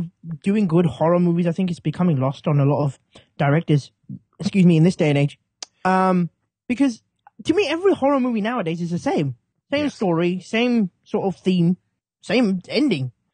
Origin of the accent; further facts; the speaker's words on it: United Kingdom; You can't really miss it being British.